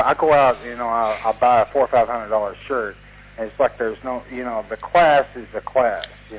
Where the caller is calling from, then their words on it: Thousand Oaks, California, United States; I'm in Thousand Oaks, California.